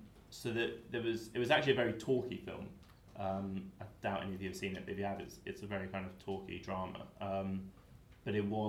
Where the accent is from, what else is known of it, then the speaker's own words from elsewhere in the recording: Kingston, London, United Kingdom; I'm from Kingston, so nice shout out.